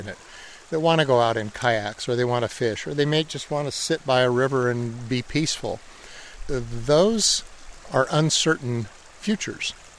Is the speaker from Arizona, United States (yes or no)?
yes; Safford, Arizona, United States; born there; now in Prescott, United States; Well, I was born in Safford, and we moved to Prescott in 1958, and I've been in Yavapai County since then.